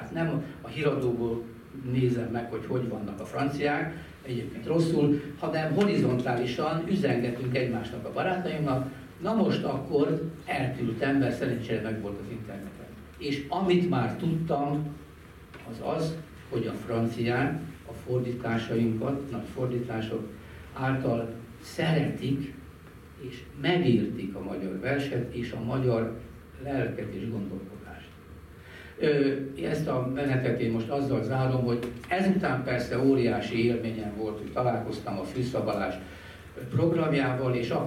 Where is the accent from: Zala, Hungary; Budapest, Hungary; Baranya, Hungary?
Baranya, Hungary; Szigetvár; born there; Szigetváron születtem, Szegeden jártam egyetemre, és Szexárdon kezdtem tanítani.